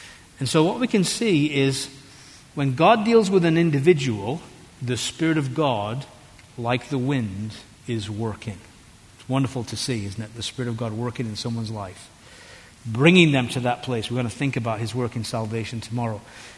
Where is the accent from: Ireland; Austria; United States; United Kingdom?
United Kingdom; England; I remember being in Florida the first time a hurricane came through our area, and of course, being an Englishman, I don't know anything about these things